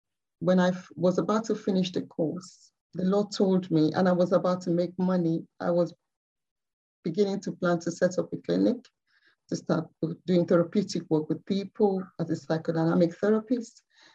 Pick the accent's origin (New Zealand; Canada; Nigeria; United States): Nigeria; also born or lived in Manchester, United Kingdom; now in United Kingdom; So I came back to the UK. I'm a Mancunian by birth. That means I was born in Manchester, but grew up in Nigeria, Africa.